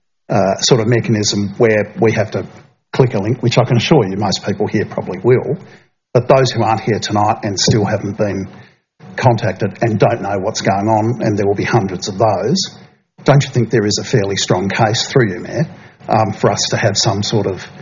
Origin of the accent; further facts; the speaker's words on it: Tinderbox, Tasmania, Australia; I'm from Tinderbox.